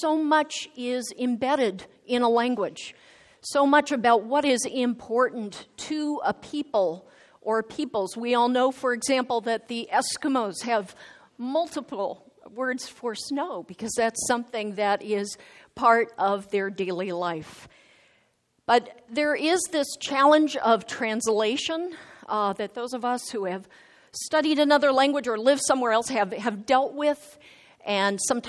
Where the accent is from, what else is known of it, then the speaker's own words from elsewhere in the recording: United States; I remember when I was living with a family in France, as an American, I kept my hands under the table